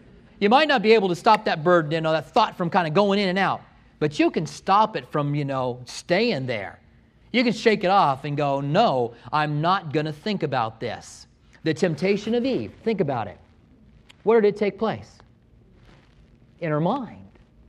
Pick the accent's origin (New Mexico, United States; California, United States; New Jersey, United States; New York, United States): New Mexico, United States; Albuquerque; When I grew up in Albuquerque, there was a youth station there